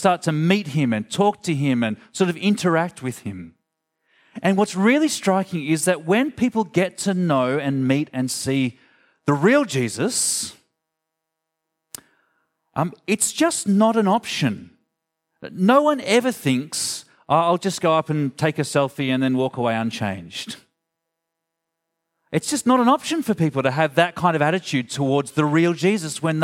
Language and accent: English; Tamworth, New South Wales, Australia; I grew up in Tamworth.